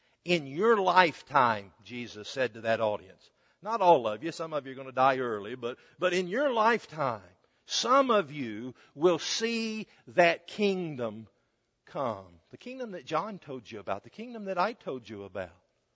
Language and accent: English; Alabama, United States; That's all we had back then, or at least all we had where I grew up in North Alabama.